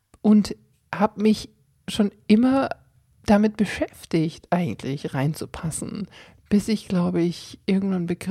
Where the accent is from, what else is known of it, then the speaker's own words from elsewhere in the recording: Germany; born there; Und ich bin dann 1980 in die DDR geboren